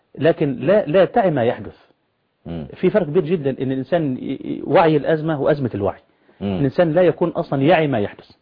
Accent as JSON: {"language": "Arabic", "country": "Egypt", "said": "صرنا لما نمشي في اوروبا الان يعني لا نقول اننا مصريون"}